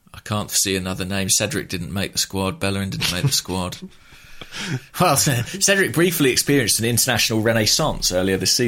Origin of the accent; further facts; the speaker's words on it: England, United Kingdom; I mean, selfishly, as a Englishman who's going to be watching the Euros, I would like him to be there.